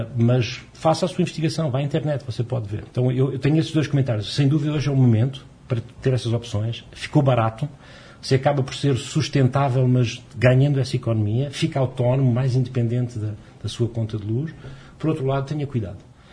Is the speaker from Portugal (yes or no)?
yes; Portugal; now in Brazil; Eu, como vocês percebem, eu sou português. Na Europa, isso já está muito mais avançado, mas vai acontecer o mesmo aqui.